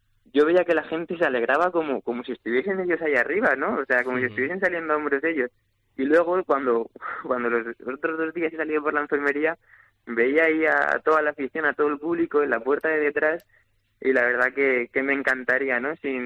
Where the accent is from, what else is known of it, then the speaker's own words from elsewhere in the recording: Valencia, Valencian Community, Spain; que tengo con Valencia, pues hasta ahora es idílica, primero por ser mi plaza, por encontrarme en mi tierra y sobre todo ante mi gente